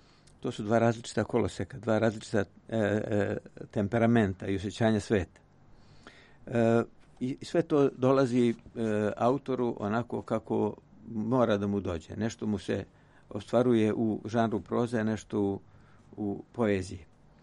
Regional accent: Kolašin Municipality, Montenegro; now in Belgrade, Serbia; Moj zavičaj je Morača. Moj zavičaj su Kolašinske planine na severu Crne Gore.

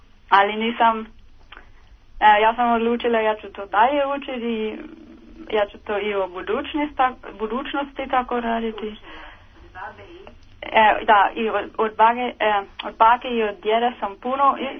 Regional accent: Vienna, Austria; born there; first language German; Croatian is a second language; ja sam rođena u Beču i kako je već rekla, moj maternski jezik je njemački

